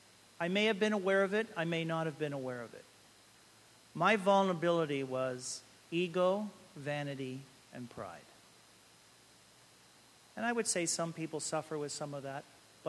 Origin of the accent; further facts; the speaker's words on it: Hamilton, Ontario, Canada; I was raised in Hamilton, Ontario. Went up through my childhood and then my teens